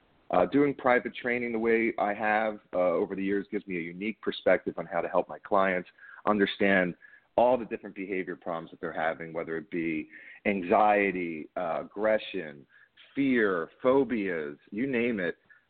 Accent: Northeast, United States; I'm from the Northeast, and I think up in the Northeast, we tend to have a purebred dog culture

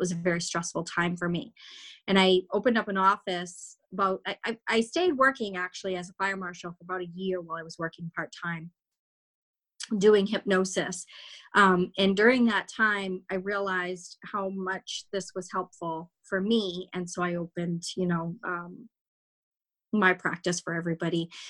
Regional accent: Hollis, New Hampshire, United States; I'm from Hollis, New Hampshire, and I have been doing tarot for about 4 years as a profession.

